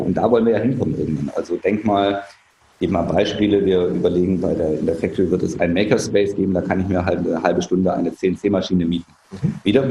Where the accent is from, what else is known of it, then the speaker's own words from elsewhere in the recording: Germany; Und als Deutscher sage ich, also am liebsten wäre es mir, wenn es total günstig wäre von einer Blue-Chip-Bank